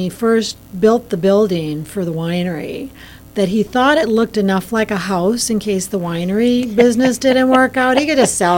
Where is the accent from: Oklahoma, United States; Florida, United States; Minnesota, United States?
Minnesota, United States; Minneapolis; My family, I grew up in Minneapolis, but my father gravitated to Hastings when he was looking for farmland.